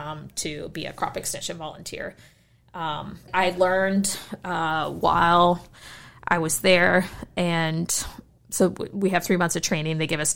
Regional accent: Mount Crawford, Virginia, United States; I mean, I grew up in Mount Crawford, but it wasn't a farm. We had a chicken coop, but no chickens, so we played in the chicken coop.

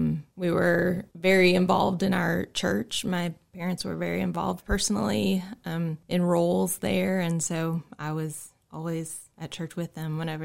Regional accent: Detroit, Michigan, United States; Well, I'm originally from the Detroit area. I'm an only child and have two wonderful parents who are still there in the Detroit area.

